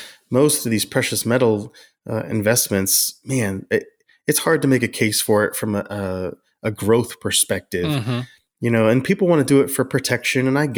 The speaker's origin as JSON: {"language": "English", "town": "Houlton", "region": "Maine", "country": "United States", "said": "I'm actually from Holton as well."}